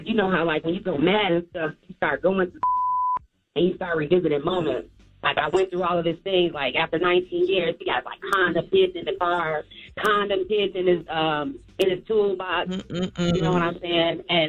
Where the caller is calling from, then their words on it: Chicago, Illinois, United States; I'm calling from Chicago, so I have this question for you all.